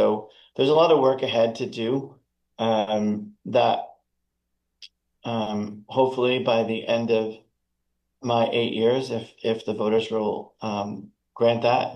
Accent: Pittsfield, Massachusetts, United States; And so, I think it's important that that's my hometown, right?

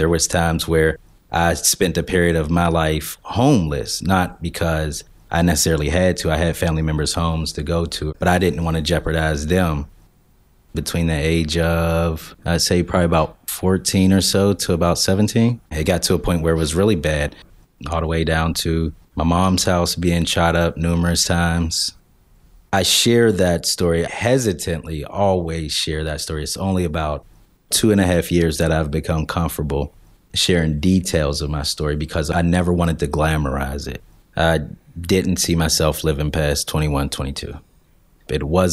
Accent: Wilkinsburg, Pennsylvania, United States; When I was growing up in Wilkinsburg, you hear, you know, you don't know where a stray bullet's going to come from.

